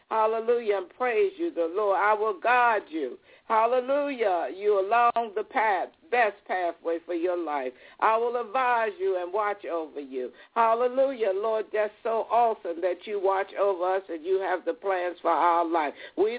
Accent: Philadelphia, Pennsylvania, United States; now in California, United States; I'm from Philadelphia. You may have born me from Philadelphia. I had no idea that I was going to be in California

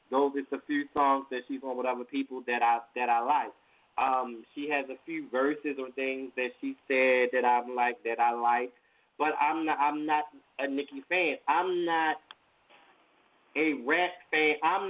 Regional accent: Baltimore, Maryland, United States; I'm from Baltimore

